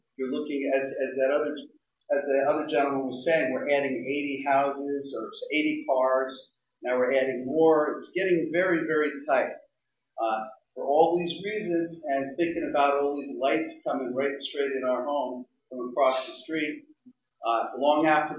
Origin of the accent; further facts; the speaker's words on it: New Jersey, United States; we're from back east, we're from New Jersey.